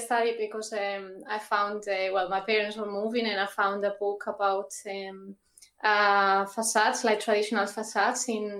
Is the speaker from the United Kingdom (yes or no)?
no; León, Castile and León, Spain; now in Madrid, Spain; I'm from León, originally, in the north of Spain. But beautiful. I've lived in Madrid most of my life.